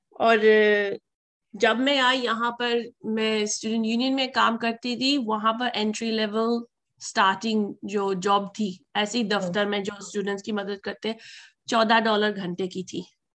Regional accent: Haldwani, Uttarakhand, India; also born or lived in Moradabad, India / Delhi, India / Mauritius / Zimbabwe; मैं उत्तराखंड के पास एक छोटा सा शहर है नैनीताल के पास, हल्द्वानी, मैं वहां बड़ी हुई, मुरादाबाद में जो यूपी में है, और थोड़ी देर दिल्ली में। और मेरा बचपन इंडिया और मॉरिशस और जिम्बाब्वे के बीच में कटा है, तीनों तीनों जगह।

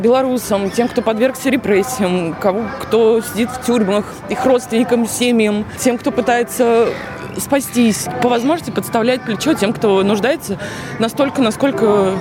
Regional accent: Moscow, Russia; moved away as an adult; now in Sydney, Australia; Мне 36 лет, я из Москвы. Живу в Сиднее около 3 лет.

